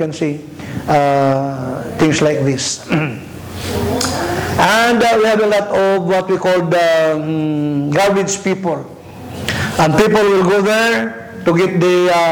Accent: Philippines; first language Ilocano; English is a second language; English is the one that we use in the school. And our national language is Tagalog. And my native language is Ilocano and the Visaya.

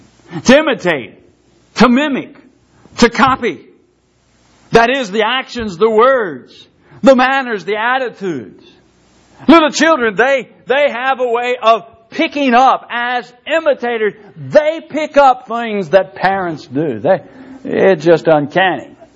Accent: Louisville, Kentucky, United States; I grew up in Louisville, and we live in the subdivision.

